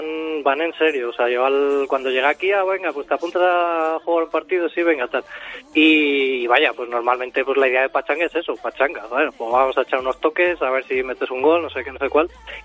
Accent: Salamanca, Castile and León, Spain; Sí, del Barça y de Unionistas de Salamanca, del equipo de mi tierra.

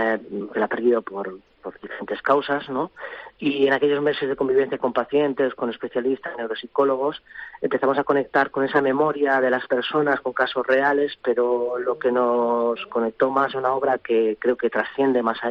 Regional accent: Barcelona, Catalonia, Spain; yo soy de aquí de Barcelona

